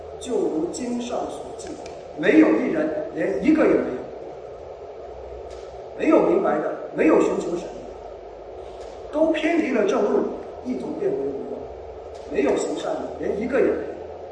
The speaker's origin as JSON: {"language": "Chinese", "country": "China", "said": "所以我们中国人也知道"}